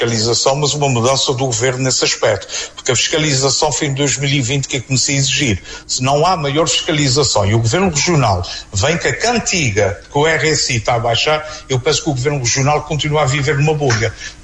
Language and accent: Portuguese; Azores, Portugal; eu não posso aceitar viver nos Açores, sendo açoriano, com os Açores a estarem na cauda de Portugal